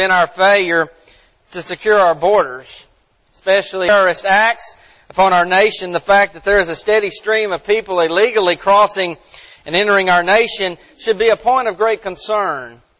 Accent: United States; I love being an American.

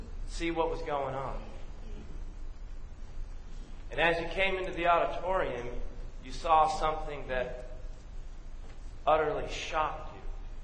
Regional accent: Buffalo, New York, United States; now in Texas, United States; I'm originally from Buffalo, New York, born and raised in Western New York. And where I grew up was much more like this country here, and with the tall trees and the beautiful scenery.

